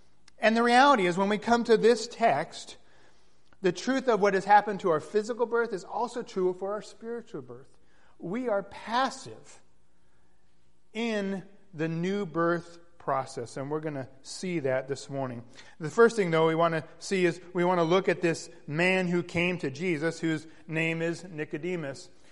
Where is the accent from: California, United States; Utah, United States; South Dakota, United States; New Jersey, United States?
California, United States; Gilroy; born there; I was born in Gilroy and rushed up to Stanford Research Hospital because of the severe health issues I had.